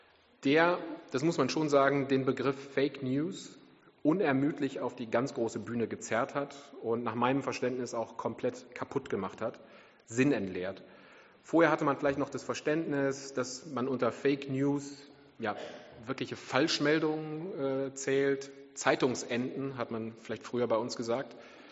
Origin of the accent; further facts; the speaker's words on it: North Rhine-Westphalia, Germany; ich bin Münsterländer. Das ist die besonders nüchterne Variante des Westfalen und uns bringt normalerweise nicht allzu viel aus der Ruhe.